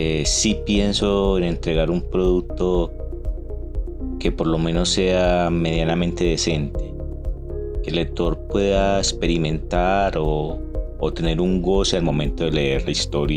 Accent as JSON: {"language": "Spanish", "town": "Cartago", "region": "Valle del Cauca", "country": "Colombia", "tie": "born or raised there", "said": "soy colombiano, oriundo de Cartago Valle."}